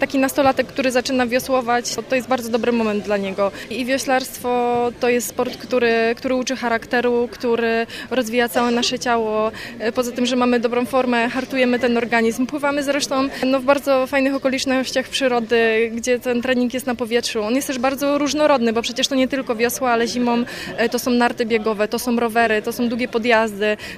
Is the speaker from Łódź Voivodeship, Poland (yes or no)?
no; Szydłowo, Greater Poland Voivodeship, Poland; ja jestem z małej miejscowości, z Szydłowa, to jest 5 km od Piły, tu z Wielkopolski. Polski. Nigdy nie miałam kompleksów, nigdy nie mówiłam, że jestem mieszkanką Piły, gdzie jest bliżej, tylko właśnie z Szydłowa.